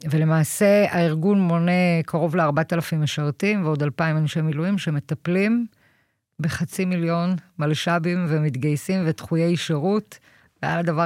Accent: Kiryat Motzkin, Haifa District, Israel; now in Modi'in, Israel; אני גר היום במודיעין, במקור אני מקריית מוצקין, משפחה שלי שם.

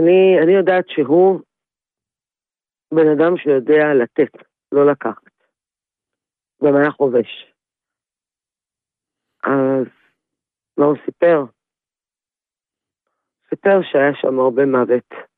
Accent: Jerusalem, Jerusalem District, Israel; בירושלים, בירמון הנציב.

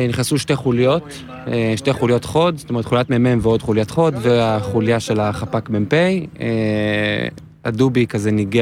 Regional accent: Herzliya, Tel Aviv District, Israel

